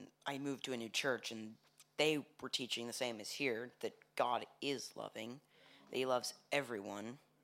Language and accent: English; Seattle, Washington, United States